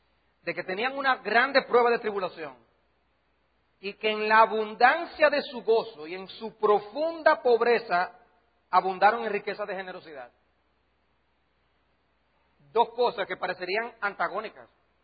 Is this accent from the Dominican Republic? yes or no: yes; Dominican Republic; Sí, la comida ya es buena, pero el sazoncito dominicano no es.